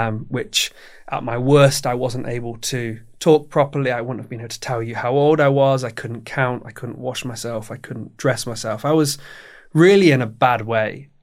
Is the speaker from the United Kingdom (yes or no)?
yes; Nottingham, East Midlands, United Kingdom; had always been aware of growing up in Nottingham that there was this Robin Hood half marathon.